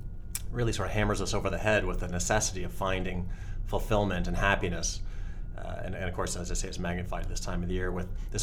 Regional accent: London, United Kingdom; And we just discovered that London is my hometown, more or less, and I lived not all that far from where you were born, in London.

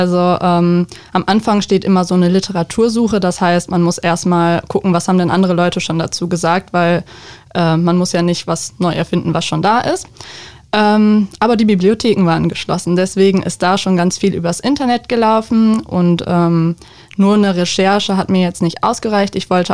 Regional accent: Münster, North Rhine-Westphalia, Germany; now in Dortmund, Germany; Eigentlich komme ich aus der Nähe von Münster

